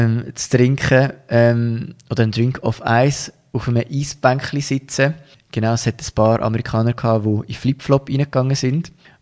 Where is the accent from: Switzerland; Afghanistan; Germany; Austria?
Switzerland; weil im Mittelmeer haben wir als Schweizer sowieso gute Internetverbindungen gehabt